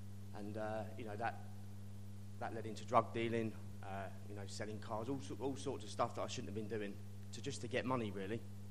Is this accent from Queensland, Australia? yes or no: no; Shepparton, Victoria, Australia; So I grew up in Shepparton. I was in a broken home, basically.